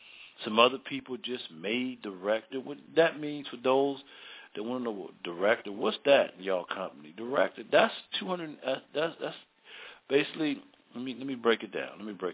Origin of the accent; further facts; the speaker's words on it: Baltimore, Maryland, United States; be up in my hometown, Baltimore, Maryland, Tuesday